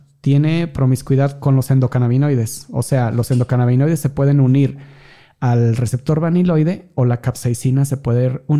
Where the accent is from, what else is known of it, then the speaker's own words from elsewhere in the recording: Mexico; Como sociedad mexicana, el que más usamos es el chile, ¿no?